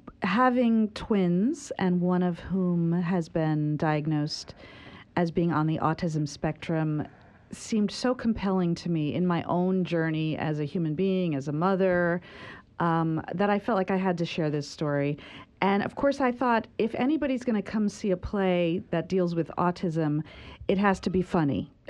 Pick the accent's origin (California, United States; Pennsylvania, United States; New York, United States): New York, United States; New York City; I'm from New York City. I lived there for 25 years.